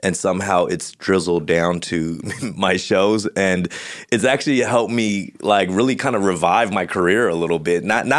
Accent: United States; I mean, for me, as an American, when I hear it

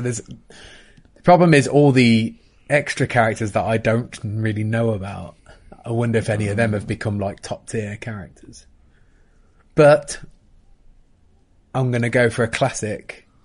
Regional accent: Coventry, West Midlands, United Kingdom; I am from Coventry, although my accent is not massively indicative of Coventry. It tends, like, mine's sort of a weird sort of mesh because my wife is from down south way, Cardi's way.

